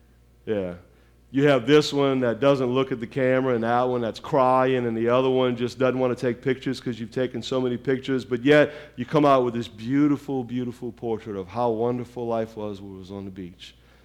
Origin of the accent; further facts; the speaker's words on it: New Orleans, Louisiana, United States; I grew up in New Orleans, and so I know all of the stuff.